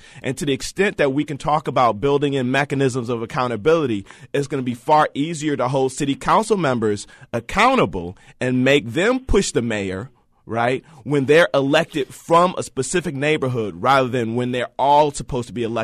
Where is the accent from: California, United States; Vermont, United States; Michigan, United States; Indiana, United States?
Michigan, United States; Detroit; I did not live it because I grew up in and around Detroit